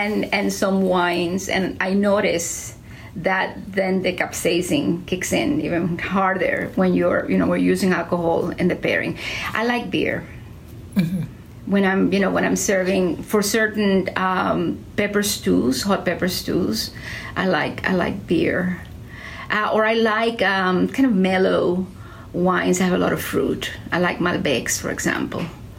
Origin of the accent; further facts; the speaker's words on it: Santiago de Cuba, Cuba; So we do know that it was someone who had contacts in Santiago de Cuba, my hometown, who asked for seeds of the dátil pepper.